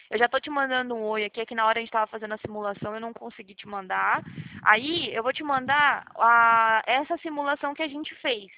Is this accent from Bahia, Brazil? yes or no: yes; Salvador, Bahia, Brazil; now in São Paulo, Brazil; Eu fico aqui em São Paulo, interior de São Paulo, mas eu morava na Bahia, lá em Salvador